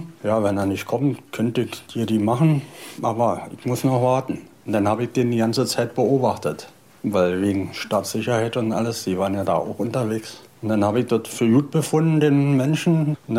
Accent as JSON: {"language": "German", "region": "Berlin", "country": "Germany", "said": "Dass ich Ossi bin, Berliner, so ja, das war gut."}